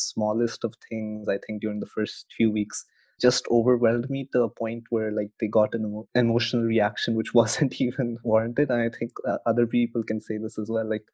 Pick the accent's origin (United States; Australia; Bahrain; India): Bahrain; moved away as an adult; now in London, United Kingdom; So I was actually coming from Bahrain, which is a small island in the Middle East. I don't think many people would have heard of it. So coming obviously from a place like that to a city like London was a very big transition.